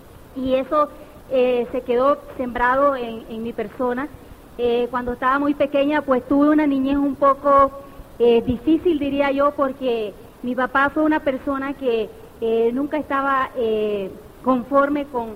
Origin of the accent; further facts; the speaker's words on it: Nicaragua; born there; Para comenzar con mi historia, bueno, yo nací en Nicaragua.